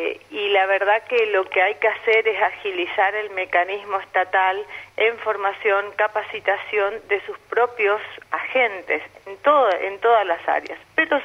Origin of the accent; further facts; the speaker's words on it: Argentina; yo no quiero como argentina